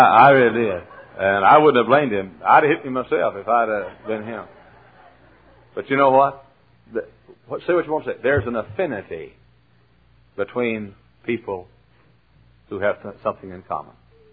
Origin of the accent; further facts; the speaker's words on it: Dallas, Texas, United States; El Paso. Oh, I'm from Dallas.